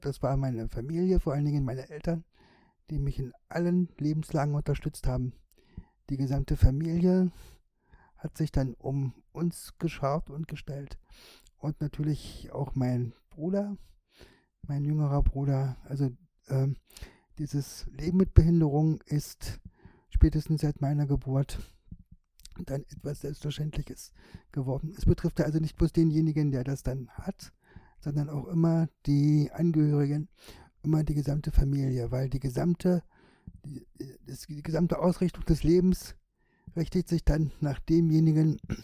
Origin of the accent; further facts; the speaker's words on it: Tangerhütte, Saxony-Anhalt, Germany; also born or lived in Quedlinburg; Ja, ich bin in Quedlinburg geboren und weil dann hier eine Schule gebaut wurde für Körperbehinderte, 1974 sind meine Eltern dann vom Harz über Kerfförde nach Tangerhütte gezogen.